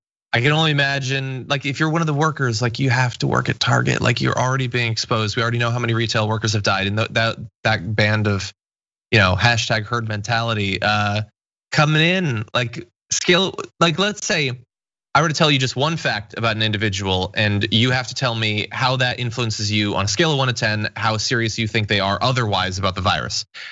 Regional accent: Bridgeport, Connecticut, United States; So I'm from Bridgeport, Connecticut. So P.T. Barnum is all up in that.

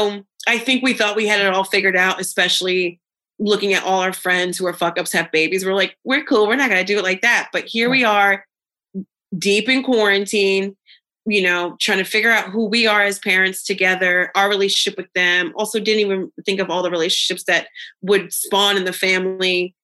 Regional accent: United States; He's Dutch. I'm American.

